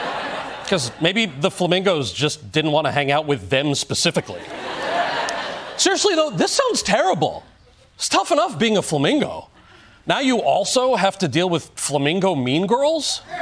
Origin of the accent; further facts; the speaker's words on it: New Jersey, United States; And finally, let's check in on my home state of New Jersey.